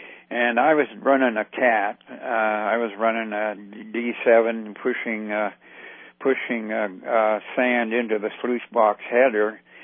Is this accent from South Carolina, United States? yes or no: no; Douglas, Alaska, United States; also born or lived in Thane; Douglas, I remember growing up in Douglas, we moved from Thane because our house was falling apart.